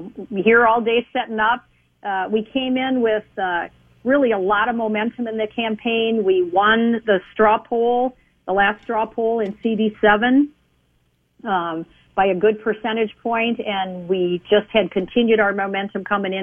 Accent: Rochester, Minnesota, United States; I grew up in Rochester, like you said. So I went to the University of Michigan, got my degree, and then I came back to Minnesota, came back home

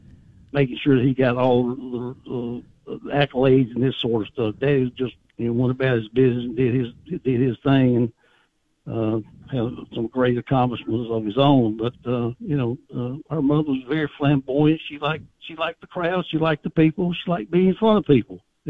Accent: Lynchburg, Virginia, United States; I can remember my older brothers and my sister telling me that when we were raised in Lynchburg

